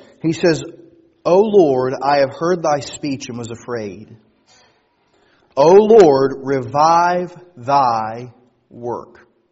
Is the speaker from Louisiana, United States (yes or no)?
yes; Louisiana, United States; I'm an LSU fan. I'm from Louisiana.